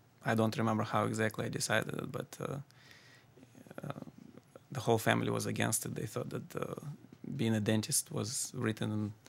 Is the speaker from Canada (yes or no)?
no; Ukraine; English is a second language; also born or lived in Detroit; now in Syracuse, United States; But originally, I'm from Ukraine, as you can hear from the accent. I moved with my family to Detroit in 1994.